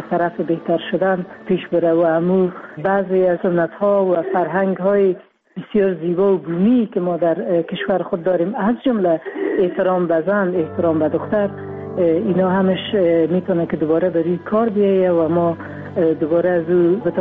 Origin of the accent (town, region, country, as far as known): Afghanistan